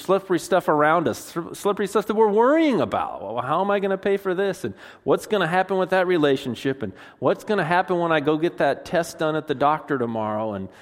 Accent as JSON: {"language": "English", "region": "Washington", "country": "United States", "said": "Now, we're from Washington, so we're like, well, we've been wet before, no big deal."}